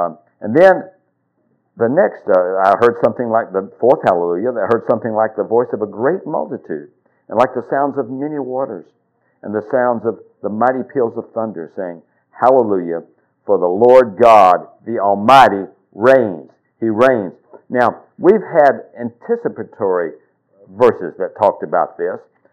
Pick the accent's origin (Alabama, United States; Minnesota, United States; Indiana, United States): Alabama, United States; That's, you know, I'm from Alabama, you know.